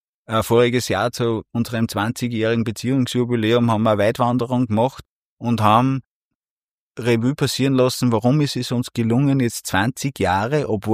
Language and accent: German; Unterweitersdorf, Upper Austria, Austria; Ich habe mein Arbeitsweg nach Linz aus dem wunderschönen Mühlviertel ist ungefähr 22, 23 Kilometer in eine Richtung und ich komme aus Unterweitersdorf